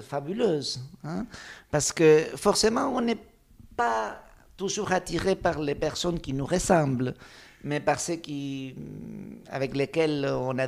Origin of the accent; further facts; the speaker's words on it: San Pedro, Buenos Aires Province, Argentina; C'était à San Pedro, en Argentine. C'était une petite ville